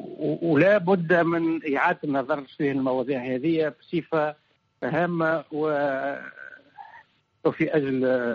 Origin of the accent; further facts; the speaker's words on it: Tunisia; Arabic is a second language; اللغة الفرنسوية هي ثاني لغة في تونس عندي أنا، ولغتي كتونسي، ما هيش لغة غيري، ما هيش لغة المستعمر